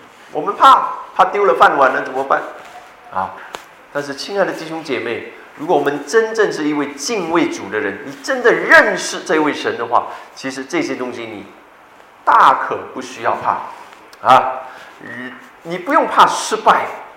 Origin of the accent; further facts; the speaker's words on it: Malaysia; 他可惜他没有告诉我们马来西亚人怕什么